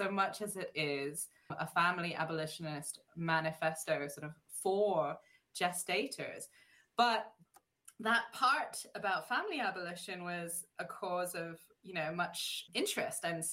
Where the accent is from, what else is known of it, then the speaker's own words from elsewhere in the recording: France; now in Philadelphia, United States; I've sort of got British and German dual, you know, nationality, but I grew up in France. I'm very sort of placeless in my background, and I'm trying to make Philly home in a meaningful way.